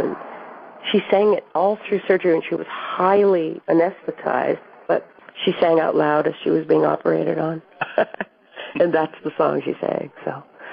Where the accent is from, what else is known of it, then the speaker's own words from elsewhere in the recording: Colorado, United States; It was a hymn that I loved as a child growing up in Colorado.